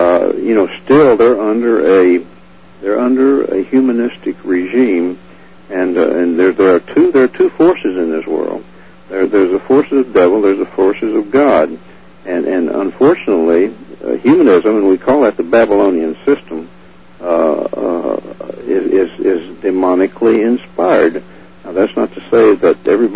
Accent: Arkansas, United States; I'm from Arkansas.

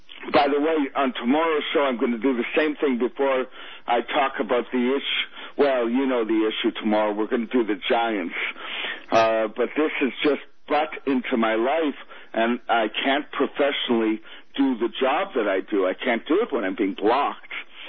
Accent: Israel; now in United States; You know, I came from Israel where I left because it was getting... very dangerous for me. It was getting hairy there. And I come to the United States

